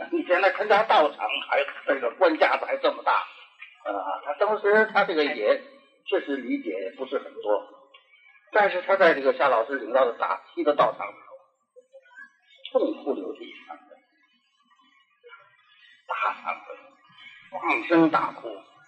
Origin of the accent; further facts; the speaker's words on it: China; 我们中国人对于这个无量寿经研究的很少啊。